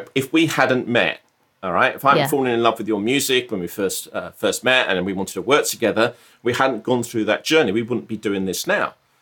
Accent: Brighton, South East England, United Kingdom; I'm from Brighton, and down south, good old Southern, lived in Brighton.

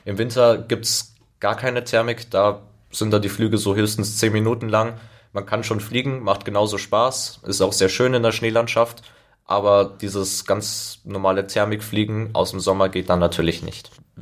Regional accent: Oberschleißheim, Bavaria, Germany; Ich bin am Schleißheimer Flugplatz aufgewachsen, ich bin da, seit ich ein Jahr alt bin ich immer draußen gewesen mit meinem Vater zusammen

